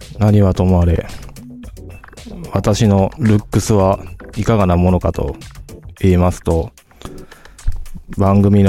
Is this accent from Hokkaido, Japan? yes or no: no; Kobe, Hyogo, Japan; 生まれは兵庫県の神戸市で、小学校、中学校、高校まで神戸で生まれ育ちました。